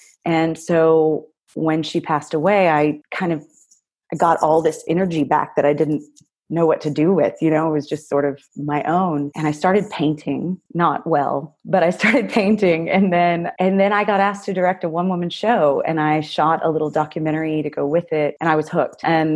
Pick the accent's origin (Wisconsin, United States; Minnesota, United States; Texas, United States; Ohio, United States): Texas, United States; Houston; I grew up in Houston, Texas, born and raised there.